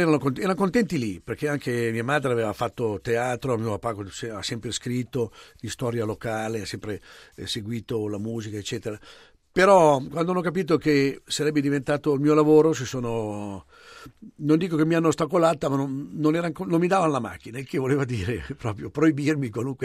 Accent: Luino, Lombardy, Italy; io sono di Luino, sul confine svizzero

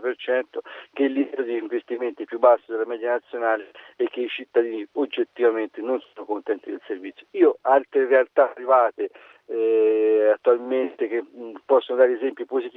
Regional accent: Tuscany, Italy; devo dire, vengo dalla provincia di Arezzo.

